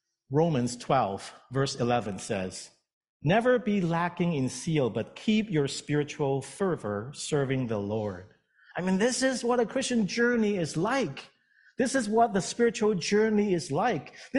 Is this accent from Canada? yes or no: yes; Edmonton, Alberta, Canada; also born or lived in Regina, Saskatchewan; I mean, I came from Alberta, Edmonton. I spent another 10 years living in Regina, Saskatchewan prior to that. So my whole life has been around snow.